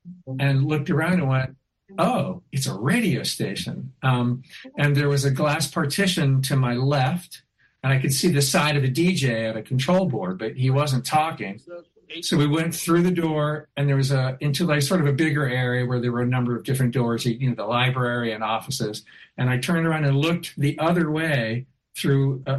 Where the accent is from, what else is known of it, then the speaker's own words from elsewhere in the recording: New Jersey, United States; I said, "Well, yes, I grew up in New Jersey.